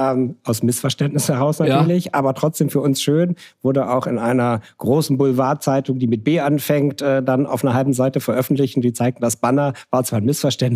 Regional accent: North Rhine-Westphalia, Germany

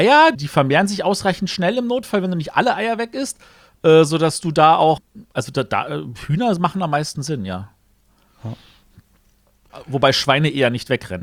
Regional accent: Hungary; now in Germany; ich habe tatsächlich meine halbe Kindheit bei meiner Großmutter in Ungarn auf dem Dorf verbracht. Und auf dem Dorf heißt an der Stelle wirklich ein kleines Winzigkaff

